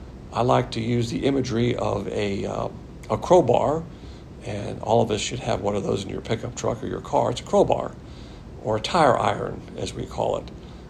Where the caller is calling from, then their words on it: Texas, United States; I say truck because we're zooming here from Texas. Most of us have trucks